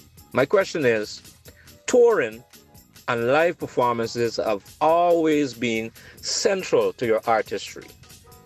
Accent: Guyana; now in United States; I hail from Guyana, South America. Now resides in the U.S.

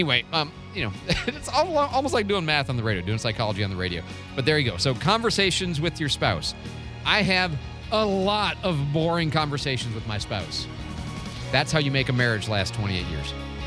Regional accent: Michigan, United States; I grew up in Michigan. Went to U of I.

